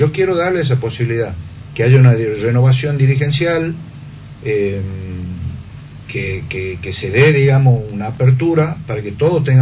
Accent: Tafí Viejo, Tucumán, Argentina; Nosotros los tafiseños tenemos algo. Somos de Tafí Viejo y queremos volver a Tafí Viejo.

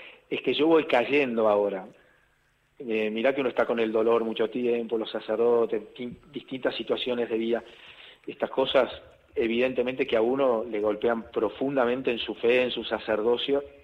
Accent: Buenos Aires, Argentina; Yo nací en Barrio Norte, Recoleta

